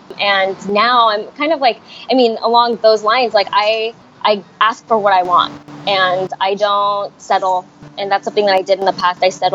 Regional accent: Philippines; I am Filipino. My parents both have Spanish in their blood.

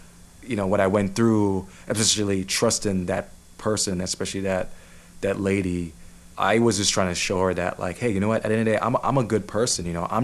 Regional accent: Jamaica; now in California, United States; I came from, meaning I was born in Jamaica, coming to America, and then moving to California, you know what I'm saying? And I'm like, what is this whole being black thing? You know, I'm Jamaican, you know, I'm Jamaican American.

